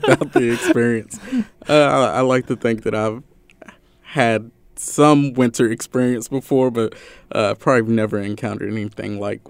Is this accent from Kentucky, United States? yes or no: yes; Kentucky, United States; So it is my first winter up north. I'm originally from Kentucky, so they've actually had an abnormal winter as well.